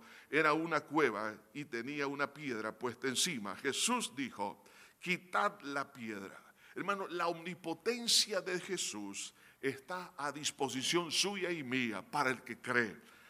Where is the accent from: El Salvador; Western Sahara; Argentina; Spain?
El Salvador; Nosotros como salvadoreños somos el pulgarcito de América.